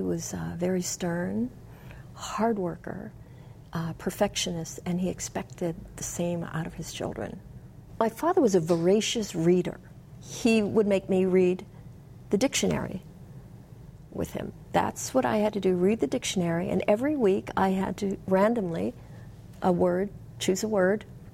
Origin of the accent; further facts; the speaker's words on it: Palama, Hawaii, United States; when I grew up in Palama, proud to say that I'm a product of Marite housing.